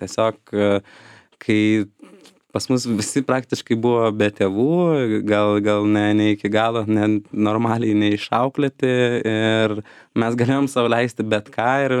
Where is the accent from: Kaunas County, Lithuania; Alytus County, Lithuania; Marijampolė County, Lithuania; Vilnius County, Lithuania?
Vilnius County, Lithuania; Vilnius; kaip jau iš kur esam kilę, ne iš Vilniaus, o iš Lazdynų.